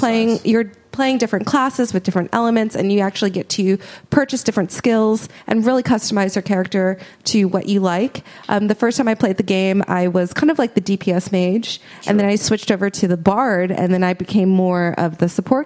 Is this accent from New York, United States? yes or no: no; Minnesota, United States; I went home to my home state, Minnesota, and I had a great trip.